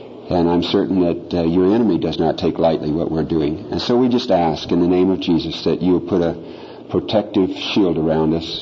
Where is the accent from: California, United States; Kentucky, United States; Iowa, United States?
Iowa, United States; Well, I grew up in Iowa. Hey, how about that? We got some other Iowans here.